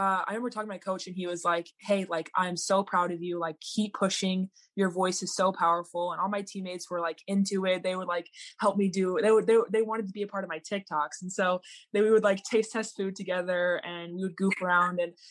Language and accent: English; Austin, Texas, United States; I'm from Austin, Texas, but I go to school in the University of Oregon and I play basketball there.